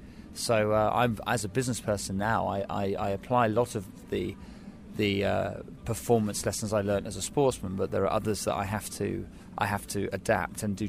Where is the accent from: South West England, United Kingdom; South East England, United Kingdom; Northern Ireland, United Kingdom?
South East England, United Kingdom; Guildford; I'll be carrying it near my hometown in Guildford on the 20th of July.